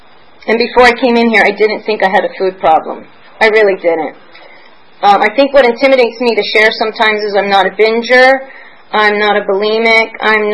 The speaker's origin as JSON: {"language": "English", "region": "Pennsylvania", "country": "United States", "tie": "born there", "said": "I was born in Lancaster County, Pennsylvania, and I share that because there's a different food and a different weight mentality that goes on in Lancaster County, Pennsylvania."}